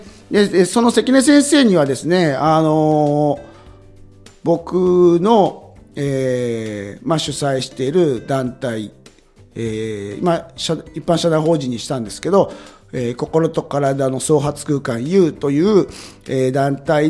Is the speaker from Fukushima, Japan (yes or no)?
yes; Fukushima, Japan; 僕は福島県の出身なので